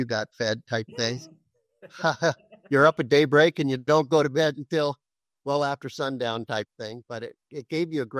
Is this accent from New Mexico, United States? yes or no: no; California, United States; born there; I was born in Southern California. My dad had got assigned down there.